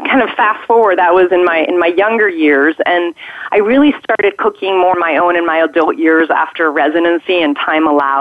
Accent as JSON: {"language": "English", "region": "Mexico City", "country": "Mexico", "tie": "born or raised there", "said": "I grew up in Mexico City to Swiss parents and American parents, and I would actually spend my summers in Switzerland with my grandmother."}